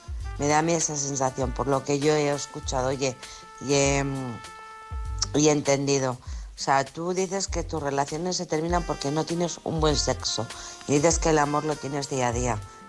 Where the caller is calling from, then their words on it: Alcorcón, Community of Madrid, Spain; de Alcorcón.